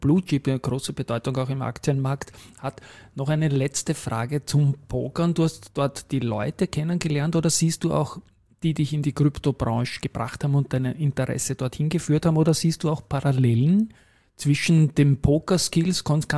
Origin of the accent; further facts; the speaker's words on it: Austria; da sind wir jetzt als Österreicher nicht gerade so verwöhnt mit der aktuellen Einschätzung.